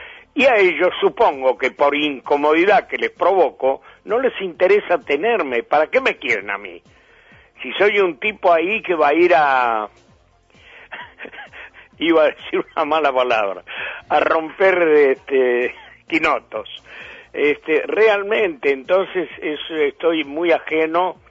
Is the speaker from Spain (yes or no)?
no; Argentina; Yo me siento un actor argentino, no de Buenos Aires.